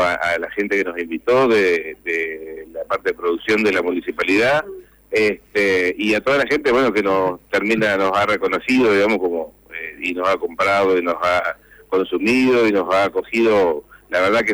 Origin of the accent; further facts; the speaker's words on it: Concordia, Entre Ríos, Argentina; nosotros somos de Concordia.